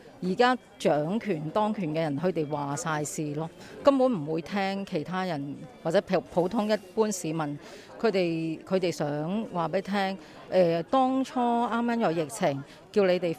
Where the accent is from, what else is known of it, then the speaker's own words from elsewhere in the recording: Hong Kong; 你香港人，香港好似我哋生長，即係我哋喺呢度出世、呢度大嘅人